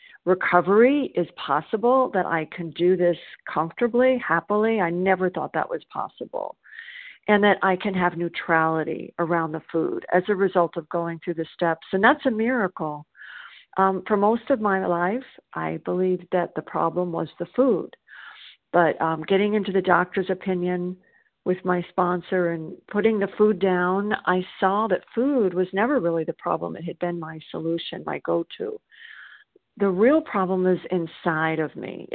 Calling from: South Carolina, United States

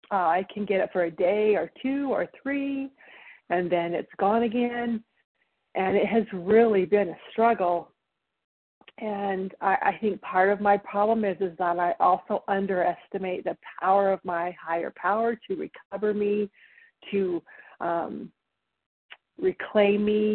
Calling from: Idaho, United States; and I'm calling from Idaho.

